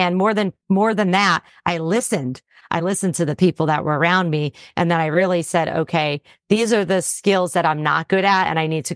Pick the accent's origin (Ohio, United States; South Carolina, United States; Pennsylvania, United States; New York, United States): Pennsylvania, United States; Wilkes-Barre; But yes, I grew up in Wilkes-Barre, Scranton area. I went to Pittston area, and I went to college in Wilkes-Barre, which is King's College.